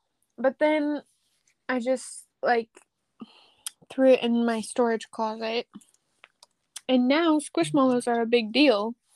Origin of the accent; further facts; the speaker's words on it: Columbia, Missouri, United States; I'm from Columbia, Missouri. Graduated from Hickman.